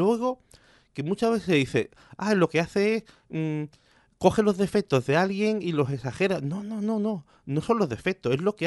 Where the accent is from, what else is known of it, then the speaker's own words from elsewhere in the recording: Málaga, Andalusia, Spain; No, yo soy de Málaga.